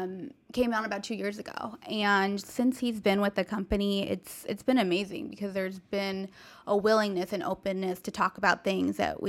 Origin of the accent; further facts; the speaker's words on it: California, United States; growing up in California is very diverse, and I had a lot of friends of a lot of different backgrounds